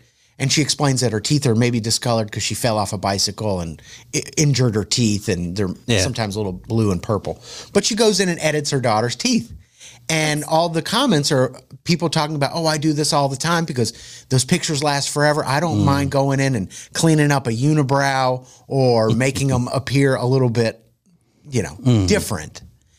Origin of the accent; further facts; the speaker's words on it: Utah, United States; We're from Utah, whatever that means.